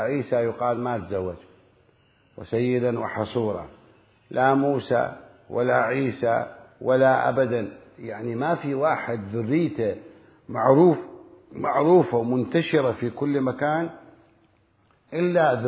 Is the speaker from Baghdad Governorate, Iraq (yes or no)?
no; Karbala, Karbala Governorate, Iraq; كان عندنا في كربلاء بالمناسبة، كان عندنا في كربلاء